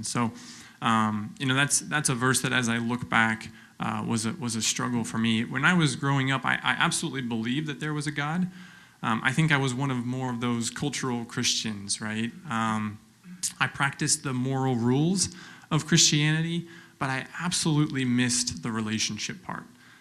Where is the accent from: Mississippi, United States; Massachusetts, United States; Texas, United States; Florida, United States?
Texas, United States; Austin; also born or lived in New York; Spent most of my life growing up in Austin, Texas. And much of my upbringing was very American.